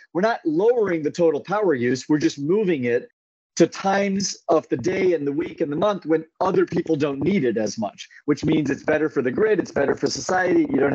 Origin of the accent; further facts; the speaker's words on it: California, United States; I live in California in San Francisco, and I grew up in NorCal.